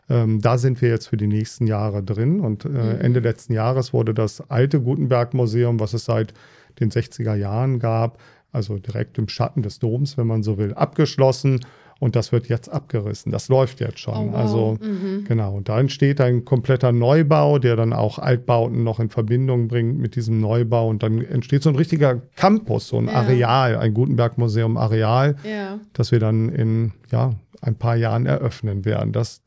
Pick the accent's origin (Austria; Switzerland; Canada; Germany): Germany; Bad Honnef, North Rhine-Westphalia; now in Mainz, Germany; Also ich bin Rheinländer, ich bin sozusagen auf der anderen Seite vom Gebirge groß geworden, in Bad Honnef bei Bonn. Und bin aber auch auf eine Schule im Rhein gegangen, so eine Inselschule.